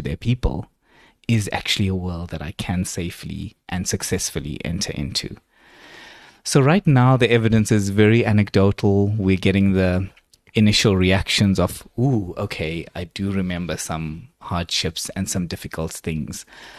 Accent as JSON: {"language": "English", "town": "Durban", "region": "KwaZulu-Natal", "country": "South Africa", "moved": "as an adult", "lives_now": "Cape Town, South Africa", "said": "So The first movie came out in the year that I moved from Durban to Cape Town to study at UCT"}